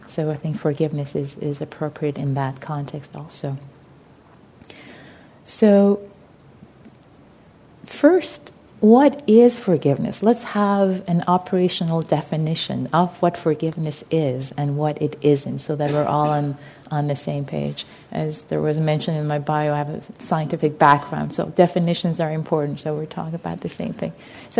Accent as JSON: {"language": "English", "town": "Tehran", "region": "Tehran Province", "country": "Iran", "tie": "born there", "second_language": "English", "said": "I'm Persian, I'm Iranian. I was born in Tehran, Iran."}